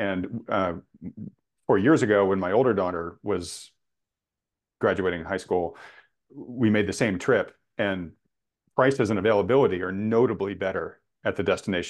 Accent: New England, United States; now in Northern California, United States; I grew up in New England. I did my time there, right? I still think it's too cold for me here in Northern California.

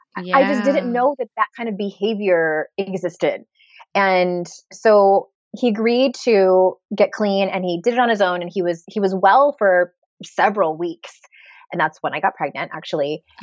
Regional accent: San Diego, California, United States; moved away as an adult; So I'm from San Diego, and I lived there for 36 years before we moved not that long ago.

